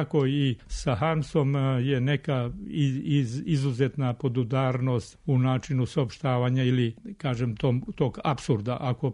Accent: Rožaje, Rožaje Municipality, Montenegro; U Rožemu, u mom zavičaju, tamo moja braća imaju neku štamparsku mašinu za obrasce

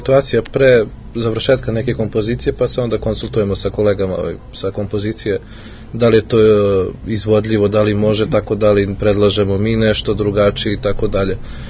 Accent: Knjaževac, Zaječar District, Serbia; sa mojim gradom Knjaževcem, tako da, inače ja sam iz Knjaževca

